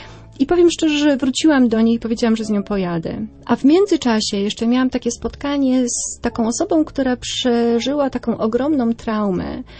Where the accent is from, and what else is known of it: West Pomeranian Voivodeship, Poland